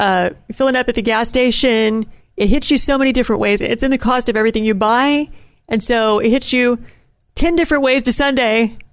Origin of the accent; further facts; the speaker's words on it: Appalachia, United States; I mean, you know what? I'm from Appalachia. Nobody back home owns an electric car.